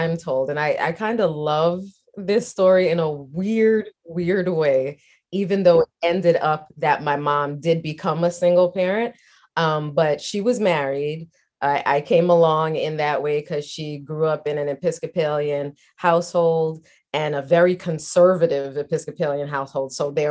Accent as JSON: {"language": "English", "country": "Liberia", "tie": "born or raised there", "also_born_or_lived": "Flushing, New York", "moved": "yes", "lives_now": "United States", "said": "I was born in Flushing, New York, but then like pretty much soon after that, my mom was like, I don't really know how to take care of a baby. So let me send you to Liberia to my mom who can do that."}